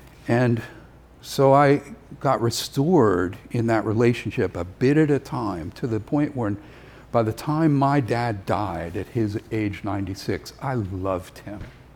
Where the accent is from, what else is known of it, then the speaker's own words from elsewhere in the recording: Somerville, United States; I was from my hometown of Somerville, and I was an athlete